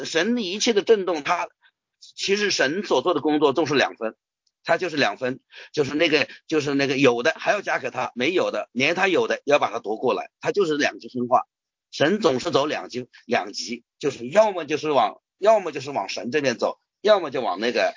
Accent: China; 因为我们中国人没有这样称呼的

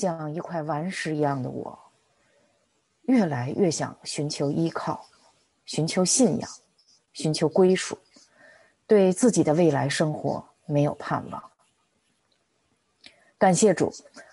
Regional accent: Beijing, China; 我是个60后，出生成长在北京的一个普通的知识分子家庭

